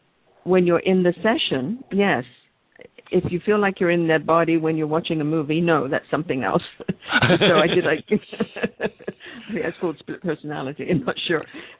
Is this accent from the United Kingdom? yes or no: yes; England, United Kingdom; I grew up in England